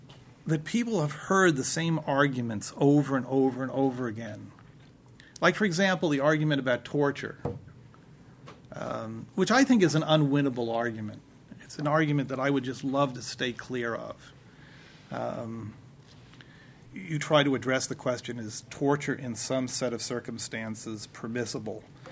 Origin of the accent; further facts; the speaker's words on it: United States; I'm an American, and I have truly believed in some fundamental way in these institutions